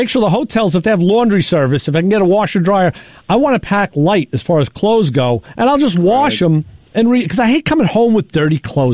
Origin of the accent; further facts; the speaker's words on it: New York, United States; I'm from New York. Stay the hell away from me.